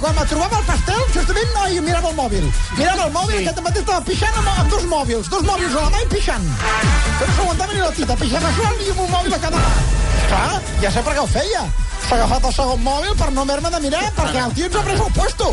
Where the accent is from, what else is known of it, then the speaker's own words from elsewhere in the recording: Catalonia, Spain; els que som realment catalans sembla que estiguem exclosos